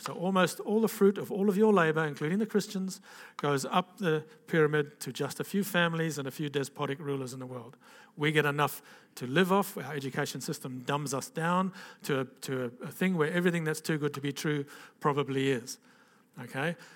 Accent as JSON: {"language": "English", "country": "Zambia", "tie": "born or raised there", "first_language": "Bemba", "second_language": "English", "said": "so I grew up in Africa, and I was mainly up in Zambia, which was then called Northern Rhodesia, and I was really a white black guy. Okay, I had no white friends. I didn't even speak English. I spoke Bemba."}